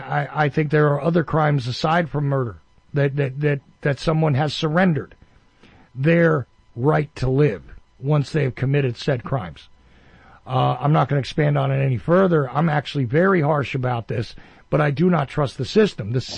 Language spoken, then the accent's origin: English; United States; I know I got a raspy voice and I'm American, but you know, please, it's a different accent.